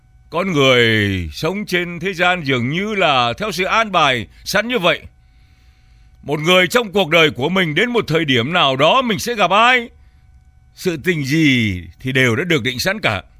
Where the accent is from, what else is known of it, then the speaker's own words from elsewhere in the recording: Bien Hoa, Dong Nai, Vietnam; ở quê tôi, quê Biên Hòa tôi